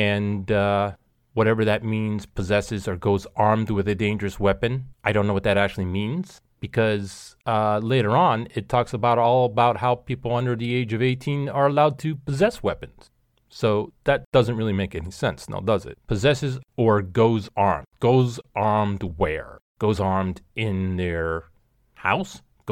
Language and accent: English; Sweden; Little do they know, I'm from Sweden.